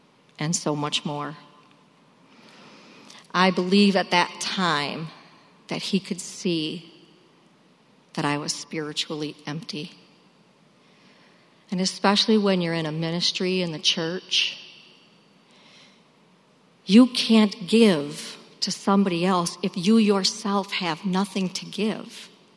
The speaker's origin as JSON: {"language": "English", "town": "Detroit", "region": "Michigan", "country": "United States", "tie": "born or raised there", "said": "So I grew up in Detroit. I was the youngest of five. I grew up in a Catholic household."}